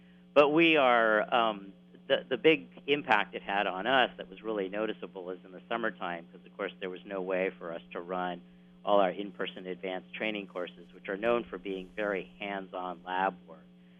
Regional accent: El Paso, Texas, United States; Yeah, actually, so I grew up in West Texas in a town called El Paso, and I was a pretty nerdy kid

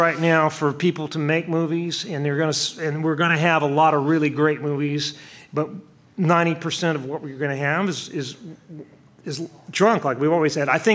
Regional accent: Paris, Île-de-France, France; I mean, I'm Paris, France, but I identify as a Southerner because that's the part of me that comes out when I'm doing this stuff.

